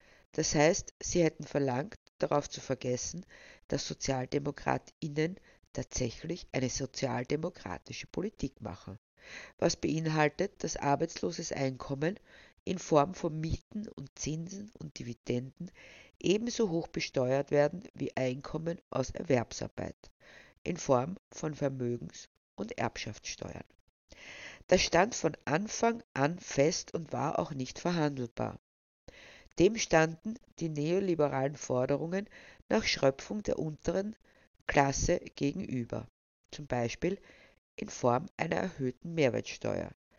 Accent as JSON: {"language": "German", "country": "Austria", "said": "bei dem, was sich in meinem Heimatland abspielt. Man möchte fast meinen, was sich da abspielt, das gemahnt schon sehr an eine Tragikomödie, und dazu haben die ÖsterreicherInnen bekanntermaßen eine besondere Affinität."}